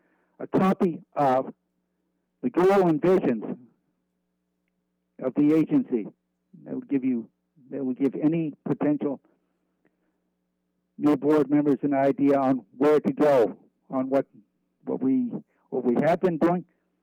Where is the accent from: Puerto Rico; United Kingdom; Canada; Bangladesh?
Canada; Ontario; when I came back to Pembroke, I came back into my home territory. Because I'm originally from Rancho County.